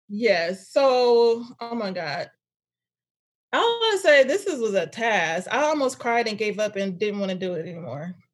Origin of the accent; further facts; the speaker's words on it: Bay Area, California, United States; I'm originally from the Bay Area.